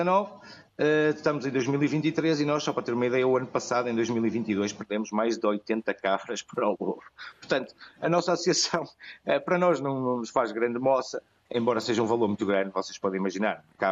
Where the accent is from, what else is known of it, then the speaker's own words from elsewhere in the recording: Porto, Portugal; now in Fafião, Portugal; Eu vim do Porto há 6 anos atrás.